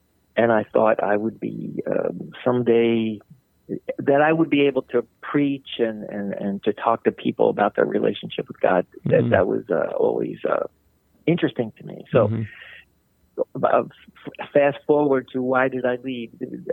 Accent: Philadelphia, Pennsylvania, United States; I'm the oldest of a family of six. I have one brother and four sisters. And I grew up in Philly. In our family, which was very much, honestly, an Irish Catholic family.

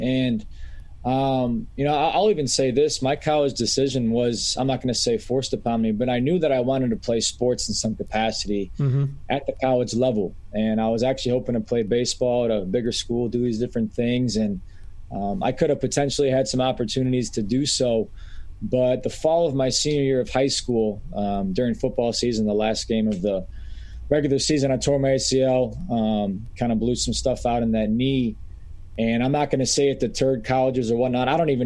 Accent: Plymouth, Michigan, United States; Born and raised in Metro Detroit, Michigan, a west side suburb called Plymouth, about 30 minutes west of Detroit.

